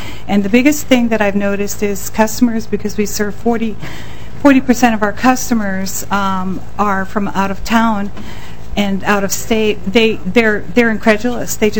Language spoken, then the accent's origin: English; Puerto Rico; And somehow, I'm Puerto Rican, so I was never called … … seriously.